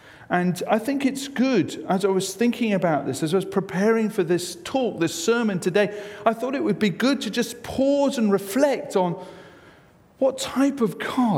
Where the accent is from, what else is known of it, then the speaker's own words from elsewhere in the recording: England, United Kingdom; In my home country, I'm from England.